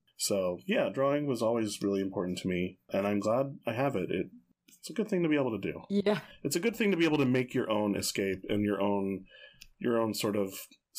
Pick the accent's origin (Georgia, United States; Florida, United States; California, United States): Georgia, United States; Atlanta; I didn't work in animation in Atlanta, but I am from Atlanta.